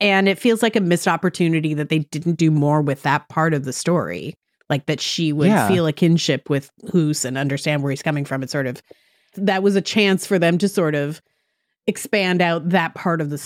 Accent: England, United Kingdom; even as an English person, and you know, if you're like, these aren't necessarily debates the typical English person has with other English people

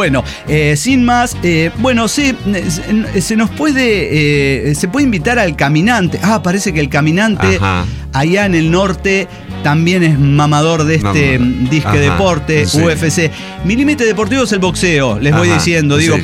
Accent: Bolivia; como boliviano y latino celebré muy cañón esta victoria.

